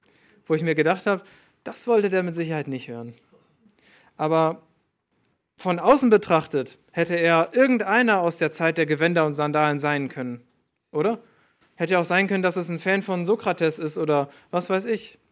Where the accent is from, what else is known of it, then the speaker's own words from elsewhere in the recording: Northern Germany, Germany; von einem Mann aus meiner Heimat in Norddeutschland